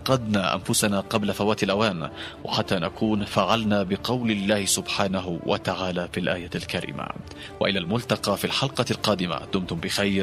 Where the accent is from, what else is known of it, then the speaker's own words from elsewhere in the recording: Yemen; يجب أن تجتمع كل القوى الوطنية في بلدنا اليمن